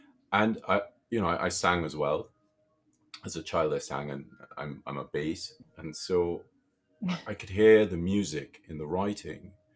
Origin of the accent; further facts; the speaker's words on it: Trinidad & Tobago; when I was a kid, I grew up in Trinidad, and I loved the forest